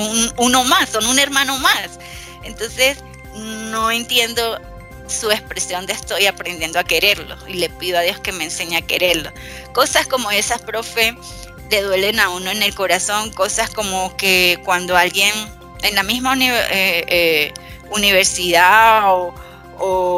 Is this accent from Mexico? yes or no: no; Venezuela; now in Colombia; cuando uno dice soy de Venezuela o soy venezolana, pues yo siempre lo digo con orgullo, yo no soy de las que me callo por ser de donde soy, yo me siento orgullosa y yo vine a este país